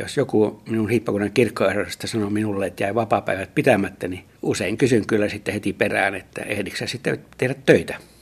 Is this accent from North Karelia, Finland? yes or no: yes; Joensuu, North Karelia, Finland; moved away as an adult; nuorena olin hyvin innokas karjalainen ja varmaan ärsytinkin monia opiskelutovereita, kun tulin Joensuusta Helsinkiin opiskelemaan karjalaisuudellani